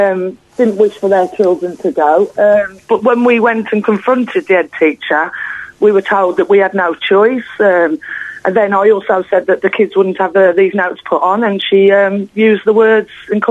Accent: United Kingdom; Look, I'm born British, and that's just me.

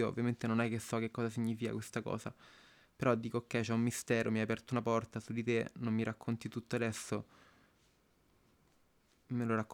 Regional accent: Rome, Lazio, Italy; born there; ho 29 anni e sono nato a Roma.

